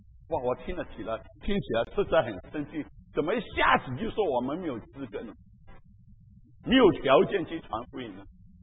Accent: China; 我们中国人过年的时候，我们也将一些中国的食物送给他。

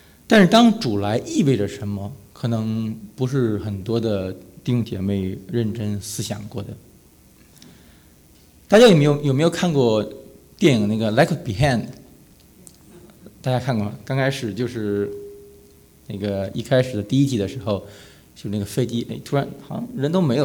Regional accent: Tianjin, China; also born or lived in Jinan; 我是天津人。我是天津人，然后在山东大学，在济南读的本科。

